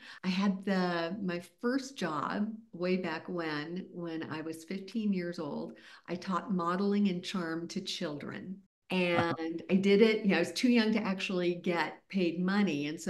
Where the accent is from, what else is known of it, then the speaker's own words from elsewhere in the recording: South Pasadena, California, United States; I haven't gone far at all in the world. I grew up in South Pasadena.